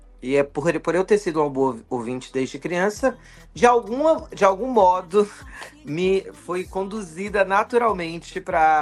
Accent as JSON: {"language": "Portuguese", "town": "Vitória da Conquista", "region": "Bahia", "country": "Brazil", "tie": "born or raised there", "said": "Eu cresci em Vitória da Conquista, Bahia, e a Bahia de fato é um estado que se existia uma das identidades estaduais da Bahia, seria a música, além da comida."}